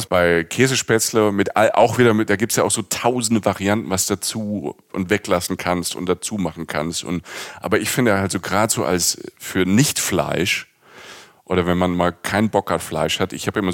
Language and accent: German; Rhineland-Palatinate, Germany; Ich kenne bei uns in der Pfalz hieß das früher Rindfleisch mit Meerrettichsoße.